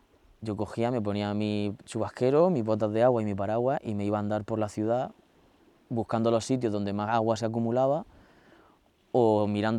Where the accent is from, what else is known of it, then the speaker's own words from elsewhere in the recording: Region of Murcia, Spain; tengo 31 años, soy español de Murcia